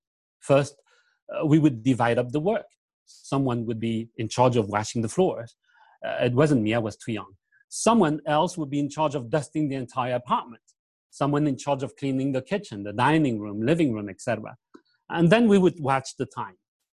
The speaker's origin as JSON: {"language": "English", "town": "Paris", "region": "Île-de-France", "country": "France", "tie": "born or raised there", "said": "while growing up in Paris, just the six of us"}